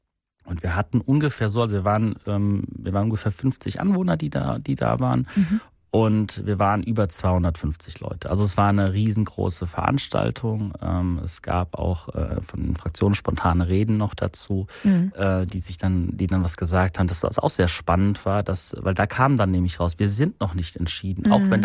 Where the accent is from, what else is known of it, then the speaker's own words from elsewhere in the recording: Hesse, Germany; now in Krefeld, Germany; weil ich bin aus Südhessen gekommen und Südhessen ist echt cool.